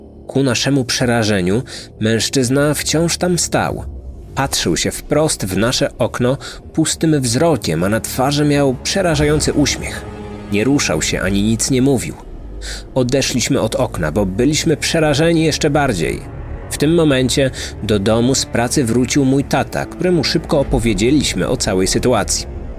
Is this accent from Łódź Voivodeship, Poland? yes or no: no; Warsaw, Masovian Voivodeship, Poland; pochodzę z Warszawy. Mieszkam na Gocławiu, zaraz obok Wisły.